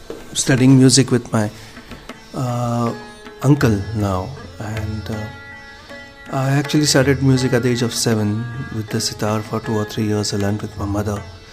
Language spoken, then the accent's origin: English; Mumbai, Maharashtra, India; I was actually born and brought up in Mumbai. Convent schooling. I went to St. Xavier's, Mumbai, up to second year PA.